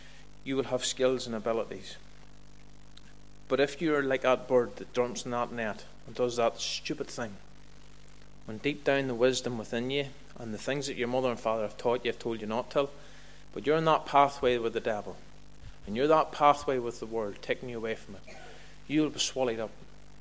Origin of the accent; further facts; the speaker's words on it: Kilkeel, Northern Ireland, United Kingdom; I'm 39 now. Whenever I was in my teens, in fourth and fifth year in school, I was brought up in Kilkeel